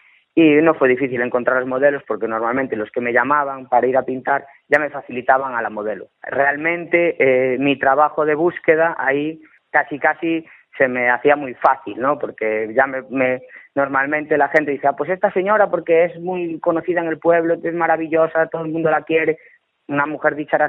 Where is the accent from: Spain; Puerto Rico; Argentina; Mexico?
Spain; Cambre, Galicia; Y yo soy de Cambre, además.